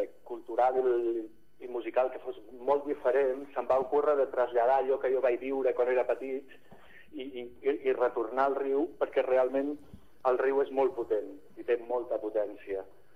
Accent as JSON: {"language": "Catalan", "town": "Riba-roja", "region": "Catalonia", "country": "Spain", "tie": "born or raised there", "said": "Jo soc de Riba-roja i he passat tots els estius a Riba-roja i tinc molt bons records de la infantesa i de disfrutar el riu"}